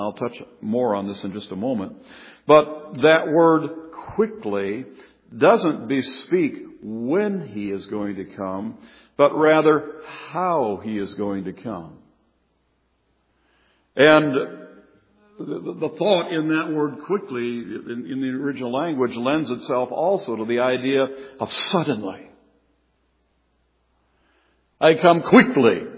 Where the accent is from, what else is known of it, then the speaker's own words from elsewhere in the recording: Stillwater, United States; born there; I was born in 1946 in Stillwater.